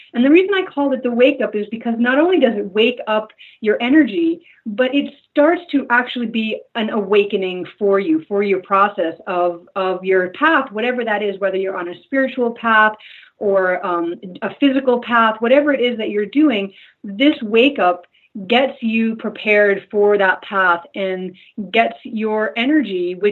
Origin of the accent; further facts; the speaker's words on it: Worcester, Massachusetts, United States; also born or lived in Canada; I'm from Worcester, Mass.